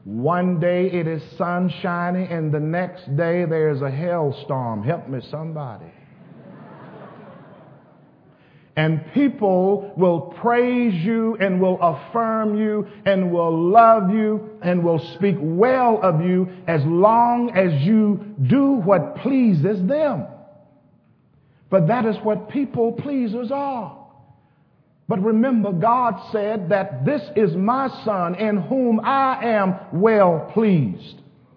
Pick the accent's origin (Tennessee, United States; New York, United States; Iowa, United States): Tennessee, United States; Millington; And so now I proudly tell people I'm from Millington, and I was in choir with … uncle, John Timberlake, and we're from Millington.